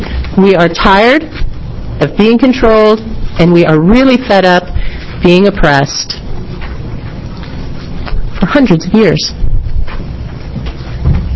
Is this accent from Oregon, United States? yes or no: yes; Hillsboro, Oregon, United States; I'm from Hillsboro, Oregon. I've been deaf since I was 6 months old.